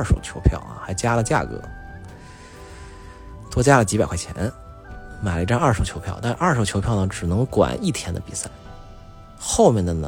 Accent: China

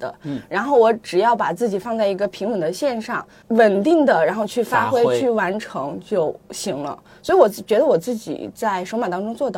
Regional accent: Chengdu, Sichuan, China; 除了我是成都人，那我也是中国人，对吧？

